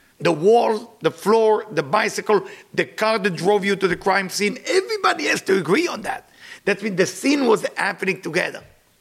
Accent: Israel; there is a place where I grew up in Israel

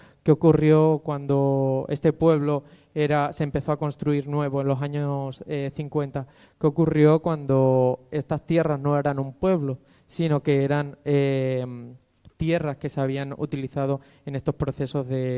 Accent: Extremadura, Spain; Yo vengo de Extremadura

